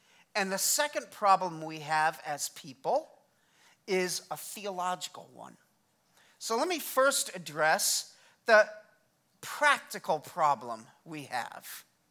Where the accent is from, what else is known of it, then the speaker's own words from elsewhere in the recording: Colorado, United States; also born or lived in Massachusetts / Vermont; I was not born and raised in Louisiana. I was raised up north in Colorado and Massachusetts and Vermont. So when I moved down here, at first I thought a crawfish boil was a little gross.